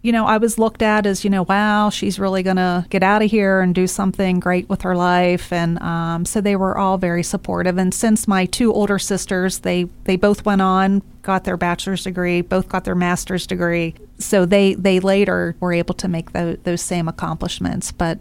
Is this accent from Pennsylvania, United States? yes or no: yes; Pennsylvania, United States; And so, you know, I grew up in a outside of Pittsburgh in a steel town.